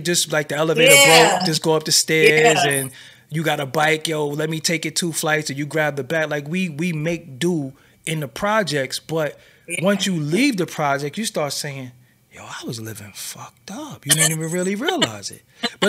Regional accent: Brooklyn, New York, United States; Don't take my Brooklyn card. I was born and raised in Brooklyn

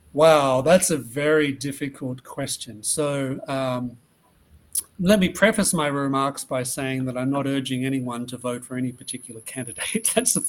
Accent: Australia; born there; I was born in Australia and I go back there relatively frequently.

